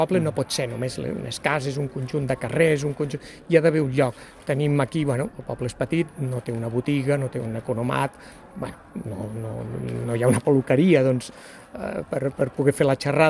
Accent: Sant Julià de Lòria, Andorra; Jo sóc de Sant Julià de Lòria

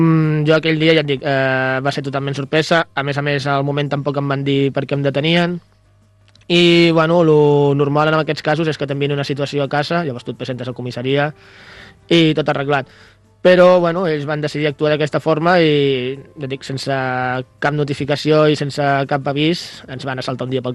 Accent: Asturias, Spain; now in Vilafranca del Penedès, Spain; Just feia un o dos dies que mons pares havien vingut aquí a Vilafranca, a Catalunya, perquè nosaltres som d'Astúries

